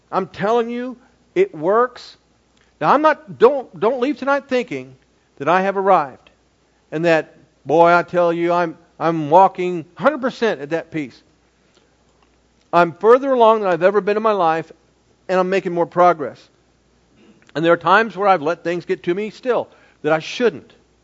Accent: Ohio, United States; I'm from Ohio, and my favorite college team has always been Ohio State Buckeyes.

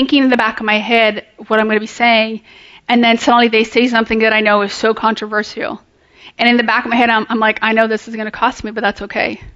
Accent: Canada; go home, Canadians, even though I'm a Canadian.

